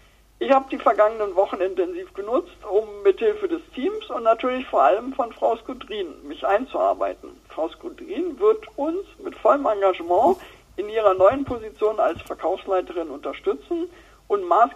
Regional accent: Berlin, Germany; also born or lived in North Rhine-Westphalia / Bavaria; ich bin verheiratet und 55 Jahre alt. Geboren im Rheinland, im Bergischen Land, sind meine Eltern und ich zunächst nach Bayern gezogen, wo ich die ersten vier Schuljahre absolviert habe, bevor wir dann nach Berlin gezogen sind.

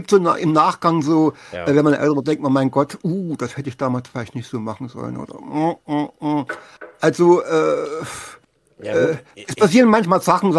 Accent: East Germany, Germany; Also ich bin ja ein Kind des Ostens

